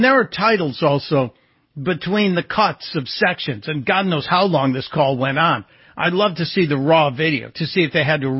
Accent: Chicago, Illinois, United States; And growing up in Chicago, I saw a lot of not Democratic things being done in elections in my lifetime.

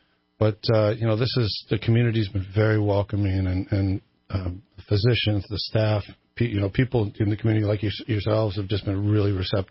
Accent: Carlsbad, California, United States; I came from Carlsbad, San Diego area, right down near Pendleton.

